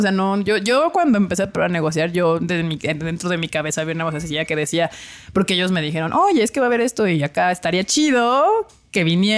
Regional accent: Mexico; Sí choca con la manera en que somos los mexicanos.

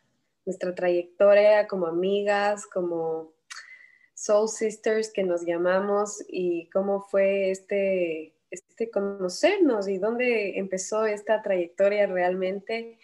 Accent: Ecuador; moved away as an adult; now in Miami, United States; soy mamá, tengo 36 años, estoy casada, soy ecuatoriana y actualmente vivo en Miami, me mudé hace 4 años.

